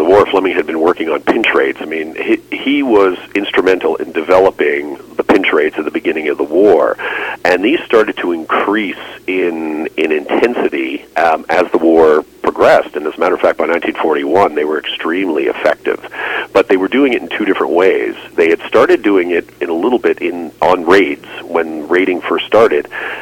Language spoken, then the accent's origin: English; Canada; as a Canadian military historian, you can't get away from Dieppe.